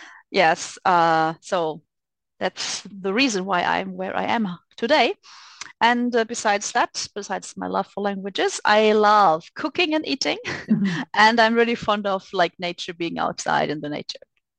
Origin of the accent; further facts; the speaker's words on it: Germany; I'm from Germany. And right now we are living in the nice region of Southern Palatinate.